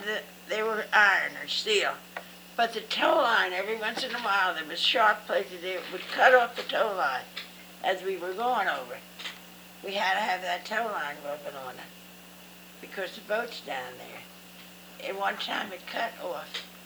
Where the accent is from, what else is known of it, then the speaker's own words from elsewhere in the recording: New York, United States; born there; also born or lived in Bucks County, Pennsylvania; he was a butcher in New York. I was born in New York.